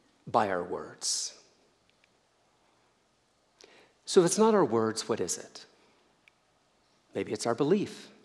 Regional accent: Deep South, United States; I kind of grew up with this. I grew up in the Deep South

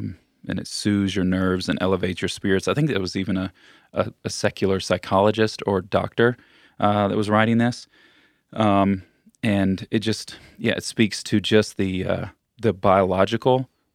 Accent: Florida, United States; and I grew up in Florida, so this really hits home with me

